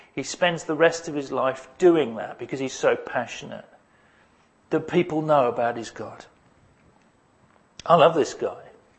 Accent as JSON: {"language": "English", "country": "United Kingdom", "said": "I'm British, so I don't do emotion."}